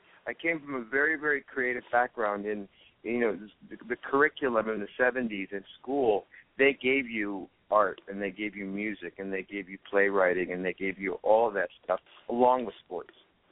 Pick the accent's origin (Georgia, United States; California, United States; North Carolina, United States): California, United States; Hollywood; But that was a different Hollywood. But I grew up in Hollywood.